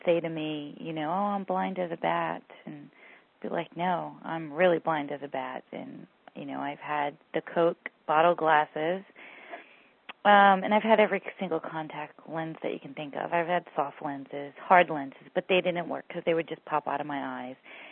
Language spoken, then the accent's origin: English; California, United States; I'm 32. I'm from California.